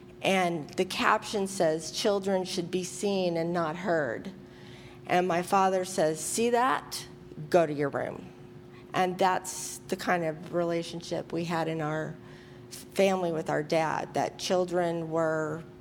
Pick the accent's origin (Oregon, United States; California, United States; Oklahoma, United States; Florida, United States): Oklahoma, United States; I grew up in Oklahoma with my parents. I grew up in a Christian home.